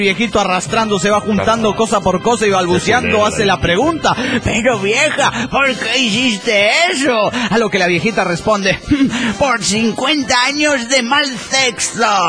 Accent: Valencia, Carabobo, Venezuela; de Valencia, Venezuela.

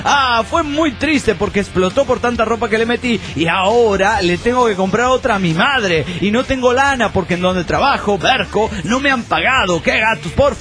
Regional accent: Colombia; los estudiantes me han pedido que yo, como colombiana, les lleve, ¿qué? Música

